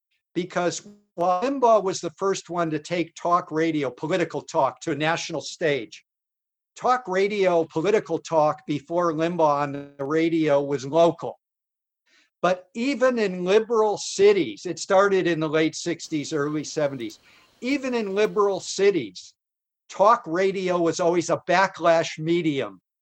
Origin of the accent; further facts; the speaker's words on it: Detroit, Michigan, United States; I grew up in Detroit.